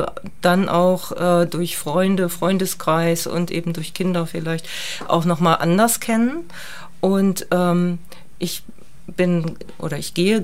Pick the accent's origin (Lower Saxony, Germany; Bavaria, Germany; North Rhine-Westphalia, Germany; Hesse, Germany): Hesse, Germany; Kassel; Ich komme gebürtig aus Kassel und das ist vielleicht auch ein bisschen klassisch.